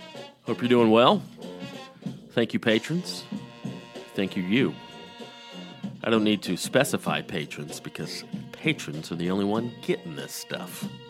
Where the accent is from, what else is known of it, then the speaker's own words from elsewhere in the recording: Georgia, United States; I was surrounded by it growing up in Georgia.